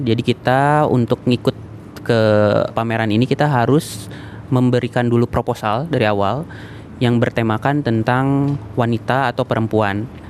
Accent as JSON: {"language": "Indonesian", "town": "Bandung", "region": "West Java", "country": "Indonesia", "said": "Saya dari Bandung."}